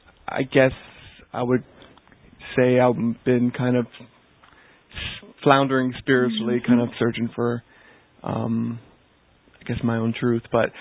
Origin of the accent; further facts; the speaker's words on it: Louisiana, United States; I am from Louisiana, and kind of like some people who went ahead of me here, I was raised Christian